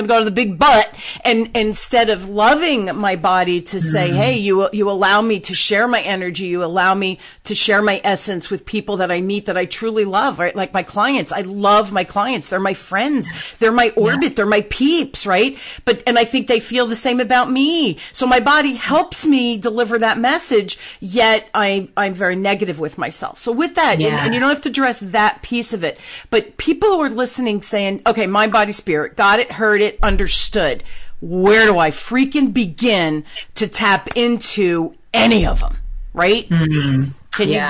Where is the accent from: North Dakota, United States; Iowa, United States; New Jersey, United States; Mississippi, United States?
New Jersey, United States; I grew up on the Jersey Shore. You know, my parents bought a house on the water when I was 5 years old.